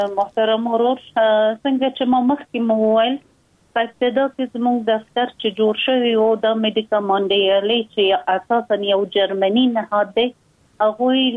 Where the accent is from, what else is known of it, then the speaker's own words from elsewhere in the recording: Afghanistan; ما یک خانم مسلمان هستم، از افغانستان هستم